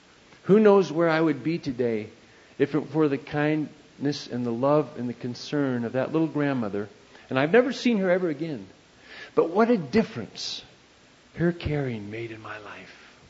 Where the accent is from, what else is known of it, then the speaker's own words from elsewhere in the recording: United States; Now, I grew up here in America, 9 years old, church on almost every corner in our cities, but never went to church